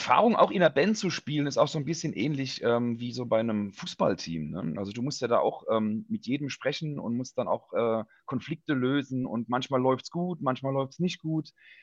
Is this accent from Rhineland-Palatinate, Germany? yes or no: yes; Ludwigshafen, Rhineland-Palatinate, Germany; Also ich bin geboren, aufgewachsen in Ludwigshafen und habe da auch ein paar Jahre beim LSC gespielt.